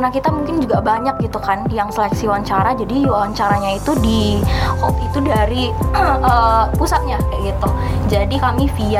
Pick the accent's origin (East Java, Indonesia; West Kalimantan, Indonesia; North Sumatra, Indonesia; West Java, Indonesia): West Kalimantan, Indonesia; Pontianak; dari Prodi Manajemen Angkatan 2021, Fakultas Ekonomi dan Bisnis UNTAN. Asalku asli dari Pontianak